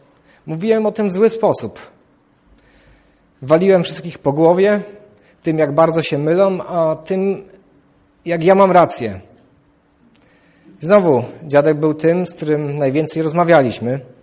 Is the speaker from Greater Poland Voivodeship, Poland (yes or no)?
no; Katowice, Silesian Voivodeship, Poland; Pochodzę z Katowic i tam się wychowałem. I 8 lat życia wychowałem się u moich dziadków.